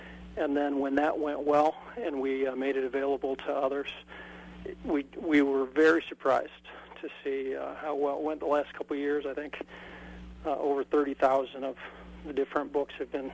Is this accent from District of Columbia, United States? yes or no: no; Colorado, United States; Yeah, I grew up in Colorado. And then ended up going to Bob Jones University for undergrad and then stayed for seminary. So, yeah, I know Greenville area pretty well.